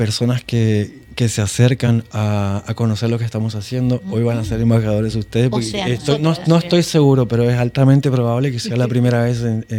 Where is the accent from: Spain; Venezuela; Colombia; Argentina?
Argentina; Misiones; yo vengo de la provincia de Misiones, estoy comenzando este camino